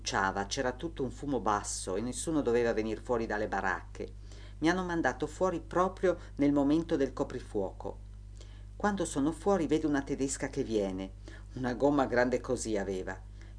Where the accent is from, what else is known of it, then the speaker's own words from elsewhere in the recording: Friuli-Venezia Giulia, Italy; La gente che c'era era dalle mie parti, Trieste, Gorizia, qualcuna da Roma, ma di qui vicino mica tante.